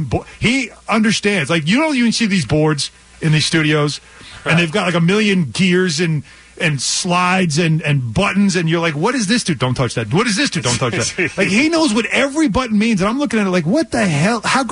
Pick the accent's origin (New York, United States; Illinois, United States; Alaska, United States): New York, United States; accent: New York; I'm not going to suddenly lose my New York accent. That's not going anywhere.